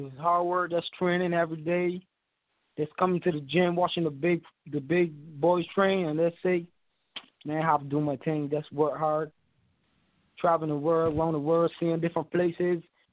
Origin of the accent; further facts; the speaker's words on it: Barbados; now in Washington, D.C., United States; I'm from Barbados. I'm training here in the United States of America in Washington, D.C.